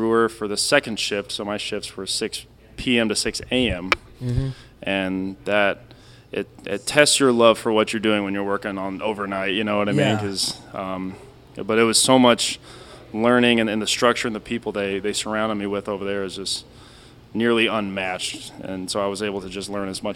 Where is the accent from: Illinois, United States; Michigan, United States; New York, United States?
Illinois, United States; Edwardsville; also born or lived in Oklahoma / South Dakota / Iowa; So I was a military baby, so I bounced around. I was born in Oklahoma, moved to South Dakota, to Iowa. When I was in sixth grade, I moved to Edwardsville, and so went to middle school and high school there.